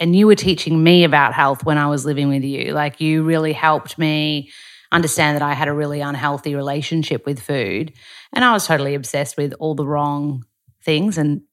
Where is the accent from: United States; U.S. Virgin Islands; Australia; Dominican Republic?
Australia; Melbourne, Victoria; we're both from Melbourne.